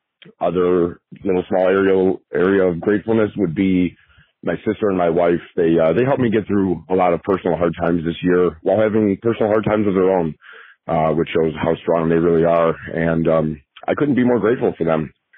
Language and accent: English; LaGrange Highlands, Illinois, United States; I am from LaGrange Highlands, Illinois.